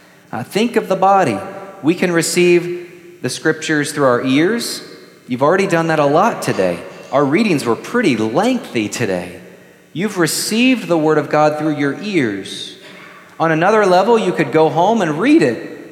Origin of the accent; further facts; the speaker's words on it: Bible Belt, United States; partly because of the way that I was raised in the Bible Belt.